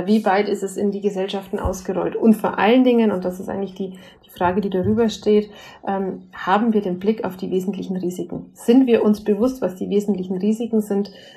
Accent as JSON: {"language": "German", "region": "Bavaria", "country": "Germany", "said": "Das ist natürlich jetzt sprachlich für mich als Bayerin mit den Österreichern sehr eng."}